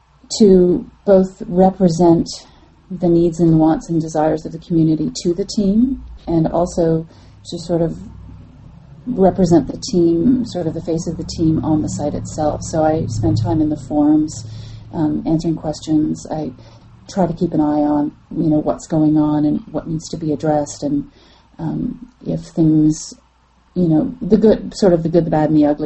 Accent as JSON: {"language": "English", "country": "Canada", "moved": "yes", "lives_now": "United States", "said": "Hi, I'm a Canadian citizen. I've been living in the States pretty much since 1990."}